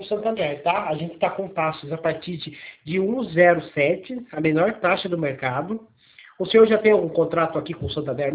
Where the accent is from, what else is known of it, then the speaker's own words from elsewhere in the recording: São Paulo, Brazil; Eu sou do estado de São Paulo, tá? Daí hoje a gente está prestando serviço pro pessoal de Curitiba, que é o seu caso, né? Só que eu moro pertinho aqui da divisa, tá? Até que, não sei se você percebeu, o nosso sotaque é quase o mesmo.